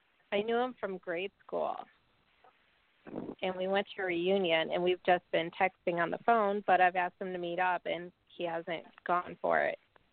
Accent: Cleveland, Ohio, United States; born there; I was born in Cleveland.

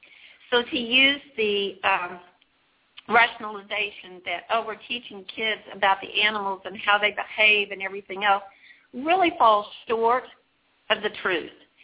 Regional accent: Oklahoma, United States; because I was raised in Oklahoma. And another, you know, another way of thinking back there.

